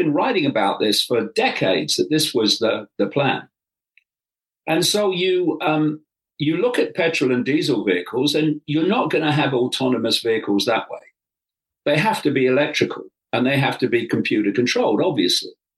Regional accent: England, United Kingdom; it's not the left I grew up in when I was growing up in England.

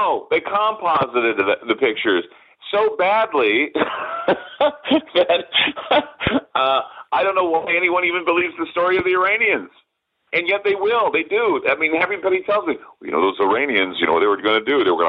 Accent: United States; because I'm an American and I'm human and I'm part of it too.

